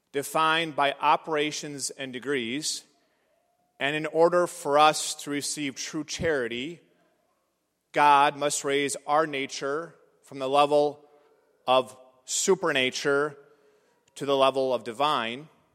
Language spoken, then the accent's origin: English; North Dakota, United States; It's because we're from North Dakota, and we work hard to get things done.